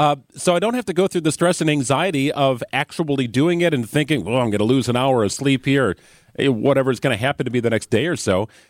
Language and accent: English; Milwaukee, Wisconsin, United States; through college and growing up in the Milwaukee area